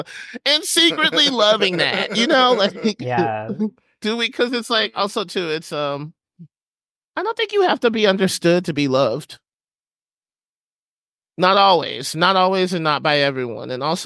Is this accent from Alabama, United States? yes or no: yes; Huntsville, Alabama, United States; I grew up in Huntsville, Alabama. And so that like there they have space camp